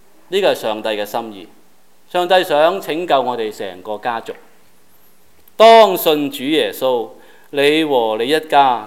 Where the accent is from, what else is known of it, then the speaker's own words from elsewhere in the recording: China; 特别我们中国人更加觉得感恩和奇妙